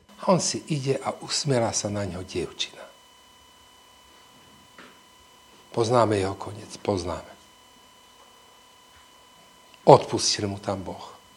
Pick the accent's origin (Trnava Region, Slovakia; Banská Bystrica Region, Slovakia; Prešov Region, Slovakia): Banská Bystrica Region, Slovakia; ale my sme tam z Horehroňa